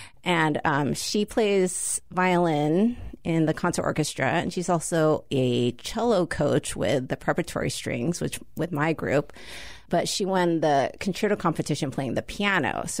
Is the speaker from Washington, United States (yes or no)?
yes; Seattle, Washington, United States; I grew up in Seattle, and that was a very important part of my musical development.